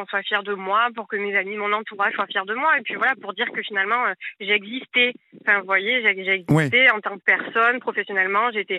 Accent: Marseille, Provence-Alpes-Côte d'Azur, France; now in Paris region, France; j'ai 28 ans. Alors là, je vous appelle de Marseille. Ah. Je vis actuellement en région parisienne, mais je suis marseillaise d'origine.

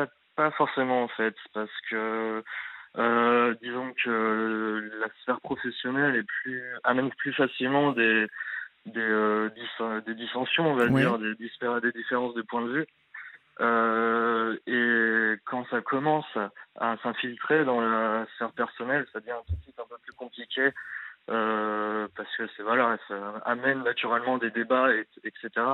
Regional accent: Alençon, Normandy, France; moi je suis d'Alençon à la base, Romain aussi

